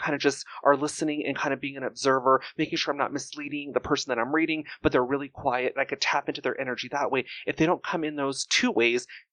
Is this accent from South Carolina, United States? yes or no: no; Pacoima, California, United States; These are, I mean, I grew up in Pacoima.